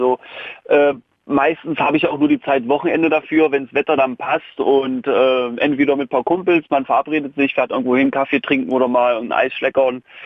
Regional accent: Harz, Germany; vom Harz. Ich bin mit einem LKW unterwegs

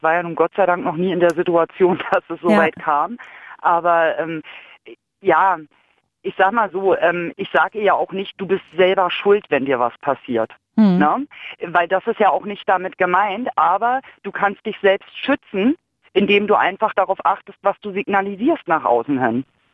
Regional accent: Berlin, Germany; ich bin auch in Berlin aufgewachsen

